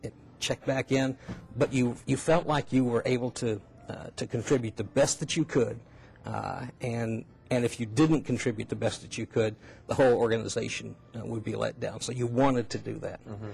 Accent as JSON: {"language": "English", "region": "Tennessee", "country": "United States", "tie": "born or raised there", "said": "East Tennessee, yes."}